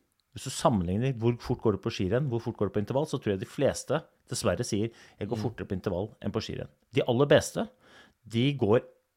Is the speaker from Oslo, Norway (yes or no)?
yes; Oslo, Norway; selv om jeg kommer fra Groruddalen